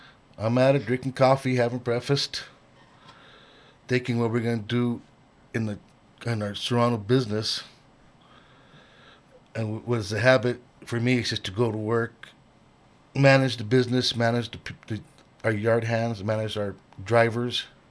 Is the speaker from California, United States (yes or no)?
no; Denver, Colorado, United States; also born or lived in Durango, Colorado; I was born in Durango, Colorado, and I finished school in Denver, Colorado.